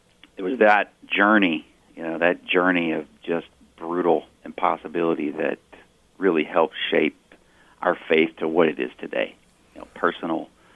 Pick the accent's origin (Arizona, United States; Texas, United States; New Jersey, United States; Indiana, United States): Texas, United States; Austin; also born or lived in New Mexico; Yeah, I was born in the Austin area, right in the center of the state. And then my wife and I did move to New Mexico for just a little bit.